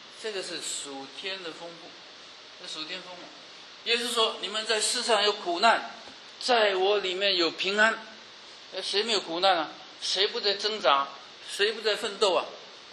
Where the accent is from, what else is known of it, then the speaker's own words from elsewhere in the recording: Guangdong, China; 我是广东人，几乎山珍海味这么吃尽了，啊，不但从台湾吃到美国，啊，从美国吃到澳门